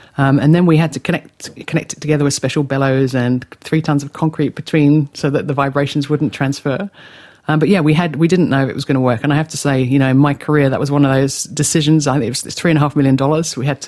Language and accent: English; England, United Kingdom; now in Australia; I grew up in England and, I went to a very good university. I worked as a researcher in Cambridge